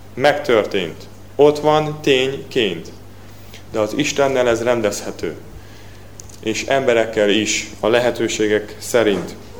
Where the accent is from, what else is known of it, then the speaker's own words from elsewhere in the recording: Hungary; Hát mondtuk, hogy debreceni, tiszántúli, békési, szegedi baptista fiatalok, és itt táborozunk. De mi magyarok vagyunk? Mondtuk, hogy igen, magyarok vagyunk.